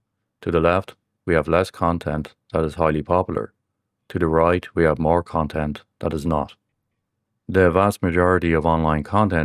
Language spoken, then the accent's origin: English; Ireland; accent: Irish; So to my American audience, you may pronounce that as a niche. Apologies once again for my Irish accent.